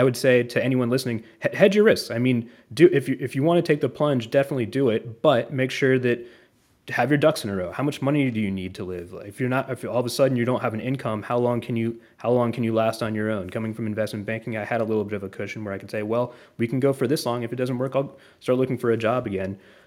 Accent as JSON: {"language": "English", "region": "North Carolina", "country": "United States", "said": "I'm also from North Carolina originally, so that was not a difficult decision to make"}